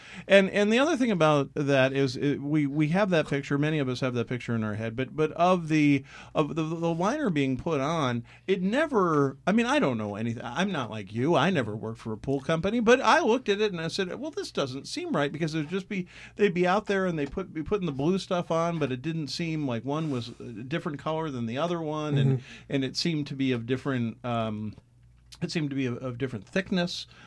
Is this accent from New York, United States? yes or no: no; Washington, District of Columbia, United States; I mean, I'm a kid from Washington, D.C. I grew up. My dad was a federal worker. We went up and down that mall a billion times growing up.